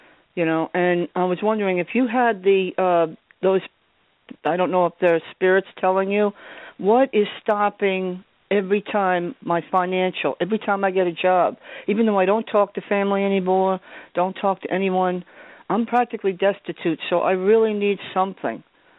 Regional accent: New Jersey, United States; also born or lived in Georgia; because I'm really from Jersey, but I was down in the Army in Fort Gordon, and then I stayed down there

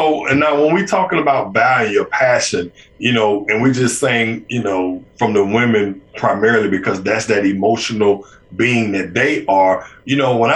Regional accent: Birmingham, Alabama, United States; just think about it. I'm from Birmingham, Alabama. You know what happened back then.

